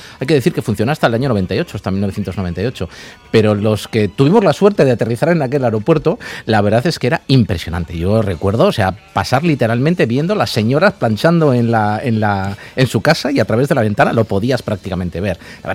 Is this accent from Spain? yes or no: yes; Bilbao, Basque Country, Spain; para los que somos de Bilbao